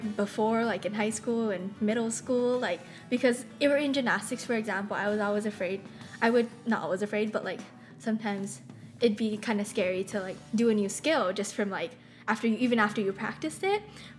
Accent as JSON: {"language": "English", "town": "Kona", "region": "Hawaii", "country": "United States", "said": "I'm from the Big Island of Hawaii on the Kona, or the west side of the island."}